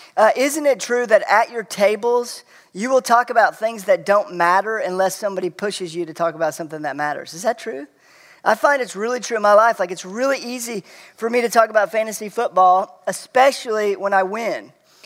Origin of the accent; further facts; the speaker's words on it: Oklahoma, United States; also born or lived in Florida; I call myself somebody who hails from Oklahoma. I wasn't born there. I was born in Florida, but I lived and I grew up and went to college in the state of Oklahoma.